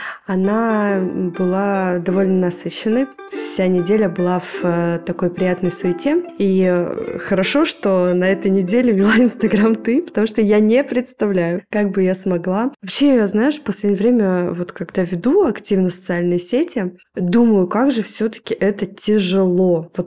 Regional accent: Moscow, Russia; И мы из Москвы.

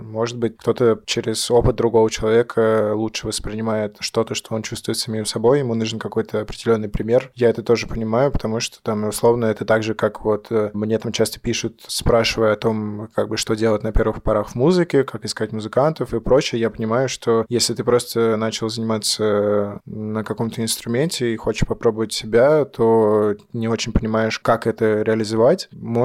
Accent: Saint Petersburg, Russia; потому что я сам из Петербурга, и во мне много петербургской идентичности.

